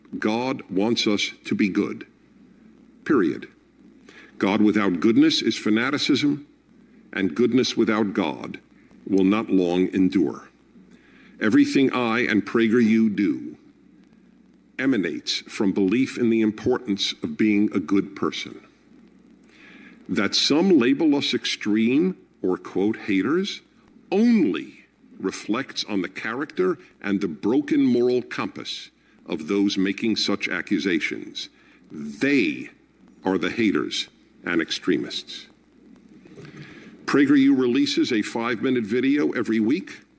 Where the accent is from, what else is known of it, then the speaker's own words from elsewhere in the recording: Brooklyn, New York, United States; born there; I was born in Brooklyn, New York.